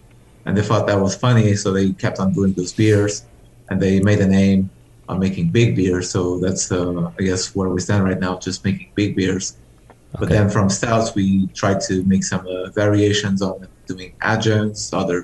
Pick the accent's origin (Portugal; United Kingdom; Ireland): Portugal; English is a second language; I'm from Portugal.